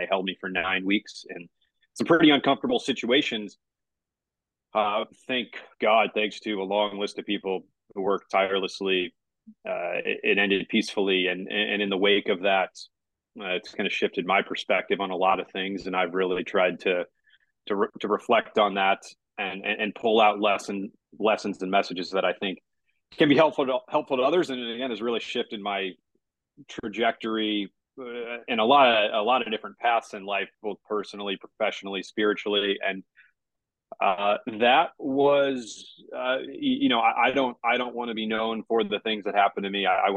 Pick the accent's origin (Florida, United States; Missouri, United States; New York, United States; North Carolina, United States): Missouri, United States; St. Louis; moved away as an adult; also born or lived in Singapore; So I grew up in St. Louis in the Midwest in the United States.